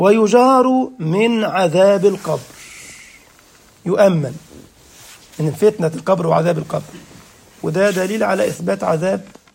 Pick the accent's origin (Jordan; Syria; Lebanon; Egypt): Egypt; عندنا في مصر كده تجد في بيوت عاملة المساجد في الدور الأرضي كده